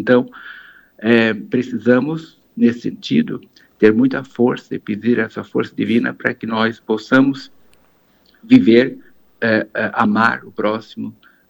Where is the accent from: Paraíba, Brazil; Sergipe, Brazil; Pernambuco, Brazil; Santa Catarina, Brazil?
Santa Catarina, Brazil; São Ludgero; Eu sou natural de São Lugero.